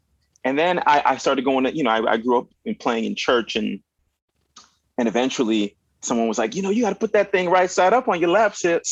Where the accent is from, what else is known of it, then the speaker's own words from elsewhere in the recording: Winnipeg, Manitoba, Canada; born there; I mean, I was born in Winnipeg.